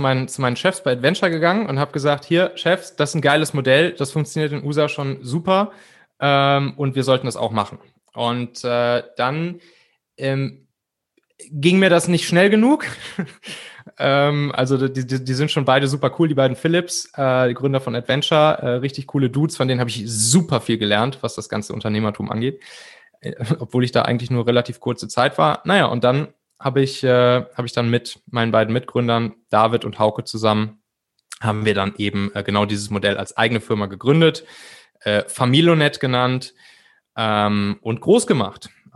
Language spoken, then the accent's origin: German; Benrath, North Rhine-Westphalia, Germany; in diesem Dorf, wo ich groß geworden bin, das Benrather Käseblättchen.